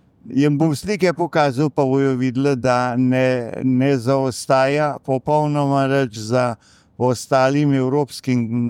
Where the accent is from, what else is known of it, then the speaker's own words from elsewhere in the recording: Mengeš, Central Slovenia, Slovenia; iz Mengša